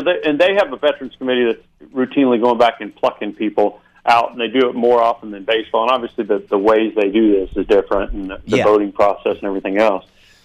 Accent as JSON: {"language": "English", "region": "Arkansas", "country": "United States", "said": "I'm from Arkansas. and I'm kidding. I love Arkansas"}